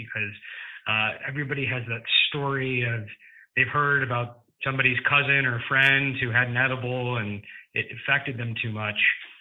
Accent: Switzerland; also born or lived in Chicago / London / California; So I actually was born in Chicago and then grew up internationally. I grew up in Switzerland and London and then ended up in California for high school

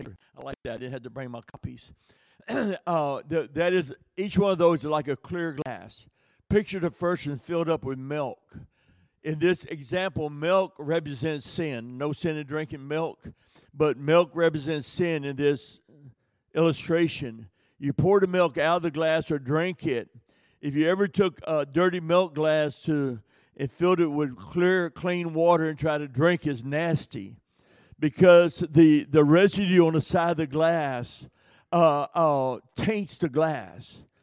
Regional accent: the South, United States; And I mean, that's one of my biggest weaknesses is fried chicken. I'm from the South.

